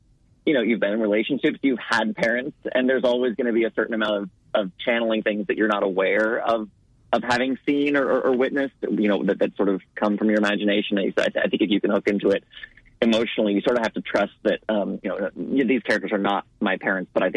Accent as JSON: {"language": "English", "town": "Los Angeles", "region": "California", "country": "United States", "tie": "born or raised there", "also_born_or_lived": "New York", "said": "I was raised in Los Angeles and I'd lived in New York."}